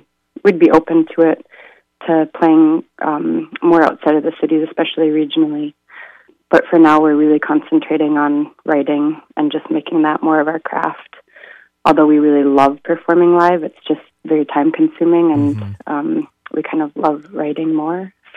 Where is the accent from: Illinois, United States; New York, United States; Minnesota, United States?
Minnesota, United States; Bemidji; I'm from Bemidji, actually, so I'll be heading up to my home territory.